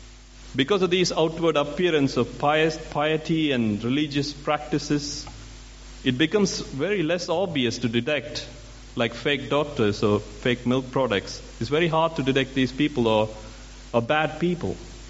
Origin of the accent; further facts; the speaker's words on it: India; I'm from India, and back in 2010